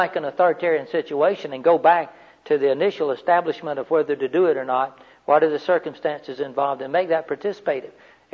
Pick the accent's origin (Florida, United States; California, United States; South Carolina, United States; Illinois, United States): Florida, United States; I mean, no, I'm from the main part of Florida. But even us slow-talking country boys